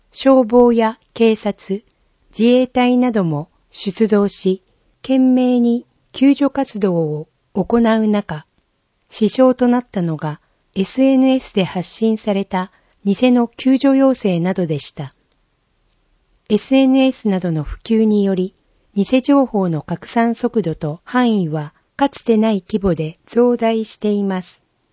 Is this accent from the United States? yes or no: no; Christchurch, Canterbury, New Zealand; 私の故郷、クライストチャーチでは3月に